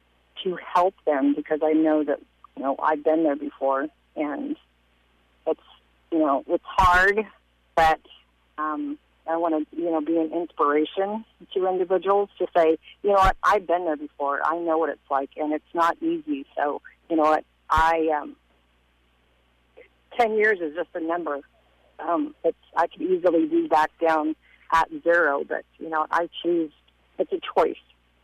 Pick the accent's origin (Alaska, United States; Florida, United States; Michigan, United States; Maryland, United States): Alaska, United States; Fairbanks; now in Anchorage, United States; I grew up in Fairbanks, and I moved here to NOM a long time ago, but then I now live in Anchorage